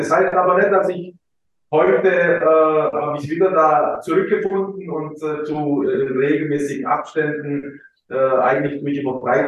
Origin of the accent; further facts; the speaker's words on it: Croatia; ich bin Kroate